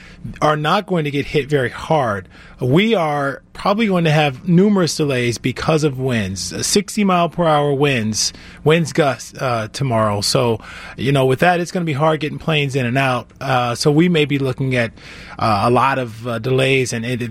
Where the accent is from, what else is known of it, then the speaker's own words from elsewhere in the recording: Cleveland, Ohio, United States; I grew up in Cleveland, Ohio, where I thought it snowed every day from Halloween to Easter.